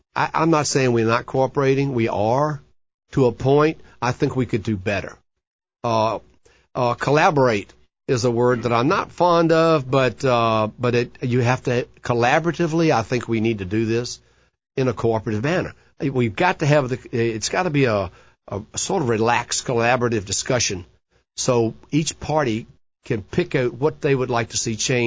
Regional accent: Charlottesville, Virginia, United States; I was born and raised here in Charlottesville, in the city. And I've lived in this area all of my life.

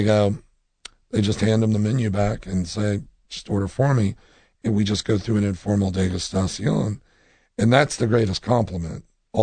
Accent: Savannah, Georgia, United States; He grew up in Jacksonville. I grew up in Savannah.

